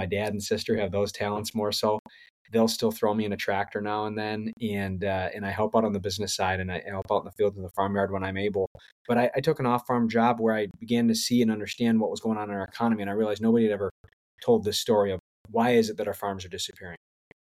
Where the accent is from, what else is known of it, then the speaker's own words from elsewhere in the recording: Wisconsin, United States; So I grew up in Southwest Wisconsin, Sauk County, Driftless area.